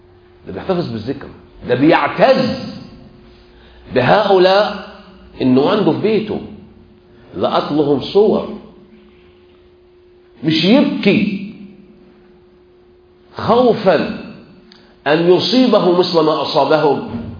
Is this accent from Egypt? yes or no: yes; Egypt; احنا عندنا بقى كمصريين